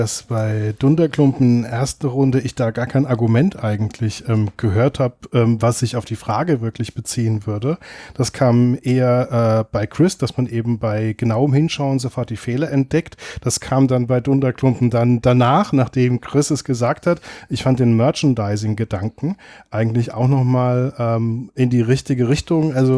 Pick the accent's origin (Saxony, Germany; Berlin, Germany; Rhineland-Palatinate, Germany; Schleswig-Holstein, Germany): Rhineland-Palatinate, Germany; Mainz; Ich bin als Mainzer